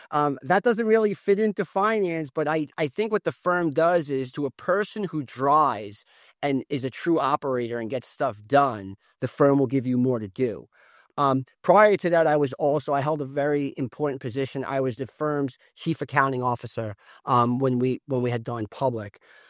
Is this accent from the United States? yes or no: yes; Staten Island, New York, United States; growing up in Staten Island, you know, paying my way through college and also working 3 jobs at once.